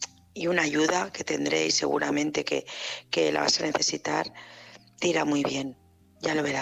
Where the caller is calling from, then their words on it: Barcelona, Catalonia, Spain; Hola, buenas noches. … de Barcelona